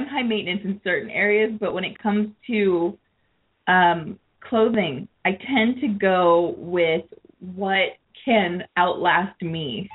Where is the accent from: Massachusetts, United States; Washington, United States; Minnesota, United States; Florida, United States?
Washington, United States; Seattle; now in New York, United States; because I grew up in the Seattle area in Washington, and we really, especially if you're closer to the Puget Sound, like I have been most of my life, you really don't get snowfall.